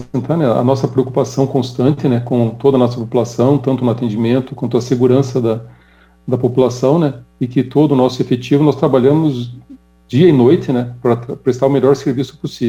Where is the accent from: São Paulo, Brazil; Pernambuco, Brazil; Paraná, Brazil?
Paraná, Brazil; nós somos paranaenses de berço